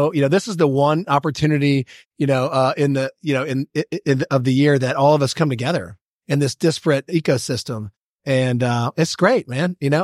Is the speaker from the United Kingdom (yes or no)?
no; Roswell, Georgia, United States; I grew up here in Georgia as well, in Roswell